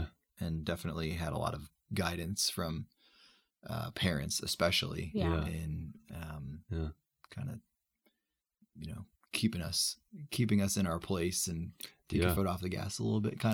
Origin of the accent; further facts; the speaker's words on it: New York City, New York, United States; I'm the oldest of six kids. So big family background. And kind of similar to Maddie, cradle Catholic. And it was just kind of an intrinsic part of being a cultural Italian.